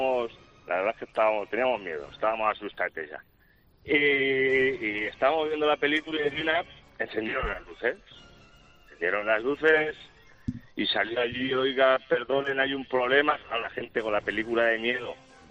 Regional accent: Minglanilla, Castilla-La Mancha, Spain; now in Valencia, Spain; yo soy de Minglanilla, donde empieza la Castilla, ¿vale? Pero vivo en Valencia.

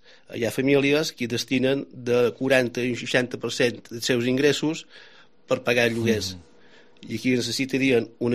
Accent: Ciutadella, Balearic Islands, Spain; som de Ciutadella, del 76, tens 43 anys

